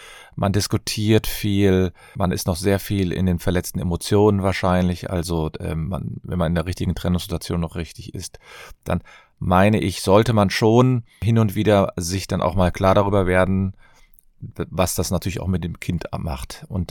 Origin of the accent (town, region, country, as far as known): Cologne, North Rhine-Westphalia, Germany